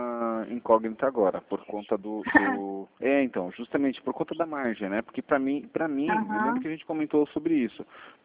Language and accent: Portuguese; Brazil; eu não vou desistir, eu sou brasileiro. Desisto nunca.